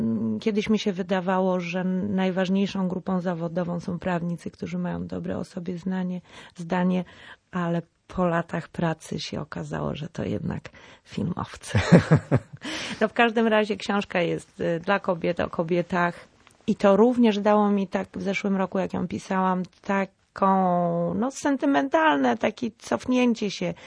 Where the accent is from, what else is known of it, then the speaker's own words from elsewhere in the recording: Sopot, Pomeranian Voivodeship, Poland; also born or lived in Gdańsk; Potem był Sopot. No i tak zostało.